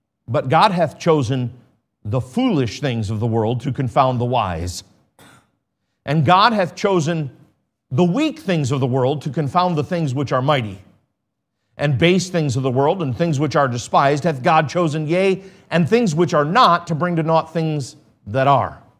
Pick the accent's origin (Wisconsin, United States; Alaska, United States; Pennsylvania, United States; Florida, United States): Wisconsin, United States; I know. I'm from Wisconsin too, but I didn't notice that until I moved somewhere else and I realized, boy, I sound weird.